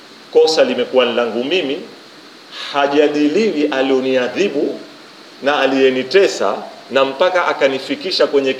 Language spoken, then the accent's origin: Swahili; Kenya; Sijui usemi huu huku unatumika kule kwetu Kenya, watumika huo.